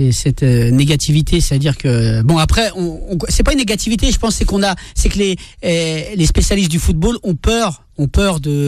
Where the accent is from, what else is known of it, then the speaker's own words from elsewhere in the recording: Marseille, Provence-Alpes-Côte d'Azur, France; je suis Marseillais.